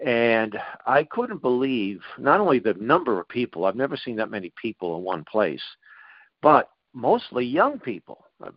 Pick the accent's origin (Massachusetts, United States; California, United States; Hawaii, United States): Massachusetts, United States; Boston; you know, I grew up in Boston. I mean, it was a Democrat left-wing Democrat stronghold.